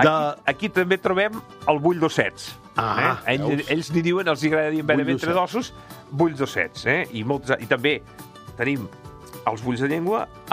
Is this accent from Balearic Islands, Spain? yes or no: no; Catalonia, Spain; now in Barcelona, Spain; No, jo sóc de la Conca de Barberà